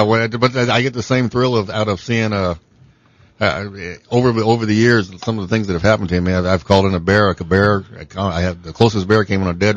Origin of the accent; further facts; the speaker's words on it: Ohio, United States; I grew up in Ohio and started hunting age 12.